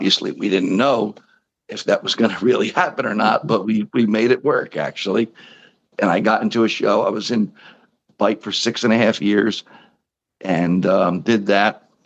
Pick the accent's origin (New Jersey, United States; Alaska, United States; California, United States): New Jersey, United States; now in Las Vegas, United States; I grew up in New Jersey, started singing in bands when I was 17 years old.